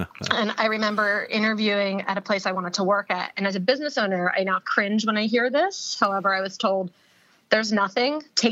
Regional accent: East Coast, United States; moved away as an adult; now in San Diego, United States; I'm from the East Coast. I might end up never leaving here. And I was 25 and I decided, let's try the West Coast. So I moved to San Diego

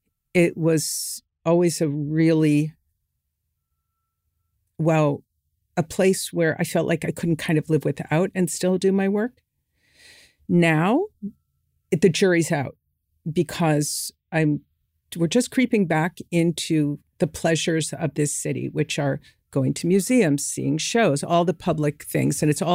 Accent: Chicago, Illinois, United States; I grew up in Chicago.

